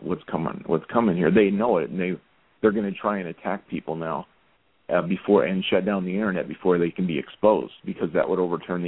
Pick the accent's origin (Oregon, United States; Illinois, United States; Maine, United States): Oregon, United States; I'm from Oregon.